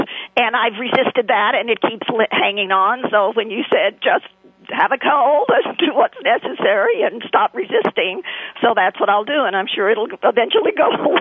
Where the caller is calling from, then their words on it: New York City, New York, United States; I'm calling from New York City. I'm back in New York.